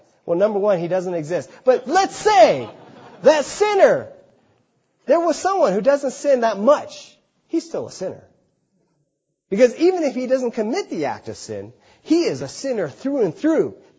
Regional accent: United States; born there; I'm Chinese. But I was born in America. I hardly speak Chinese.

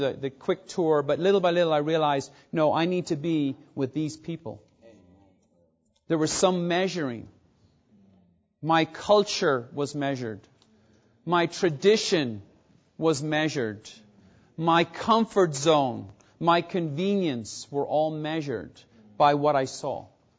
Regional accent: Ireland; I grew up in Ireland. I grew up in a religion that proclaims that it's universal, that it's the one true church.

